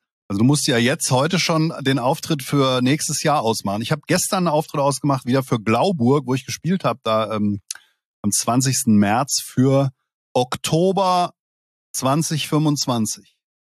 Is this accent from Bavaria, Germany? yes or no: no; Langen, Hesse, Germany; also Langen ist ja meine Heimatstadt, bin ich ja aufgewachsen